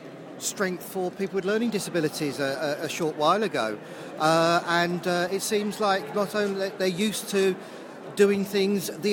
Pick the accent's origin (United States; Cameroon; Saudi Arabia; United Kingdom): United Kingdom; Tolworth, London; I'm from Tolworth in Surrey.